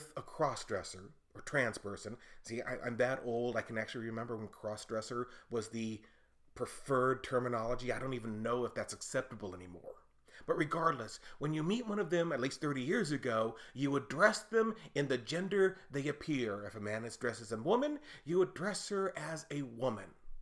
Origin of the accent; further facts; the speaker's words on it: Texas, United States; Not only did it originate in my home state of Texas, but also it's a celebration of freedom.